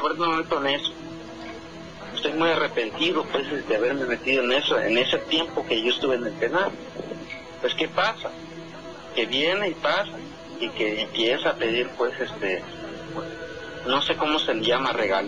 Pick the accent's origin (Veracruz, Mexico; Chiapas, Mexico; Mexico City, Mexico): Chiapas, Mexico; Tuxtla Gutiérrez; Yo soy de Chiapas.